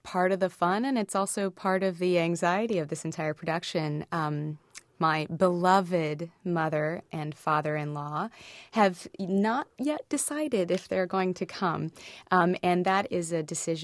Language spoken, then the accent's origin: English; Oregon, United States; also born or lived in Alabama / New York City; I was born in Alabama, raised in Oregon, and schooled in New York City.